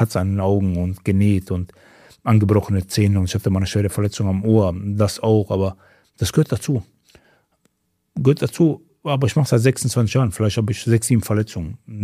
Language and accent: German; Mostar, Federation of Bosnia and Herzegovina, Bosnia & Herzegovina; wo wir kommen aus Mostar.